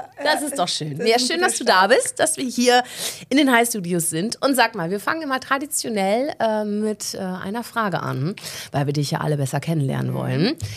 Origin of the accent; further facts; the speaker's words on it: North Rhine-Westphalia, Germany; in meiner alten Heimat, dem Münsterland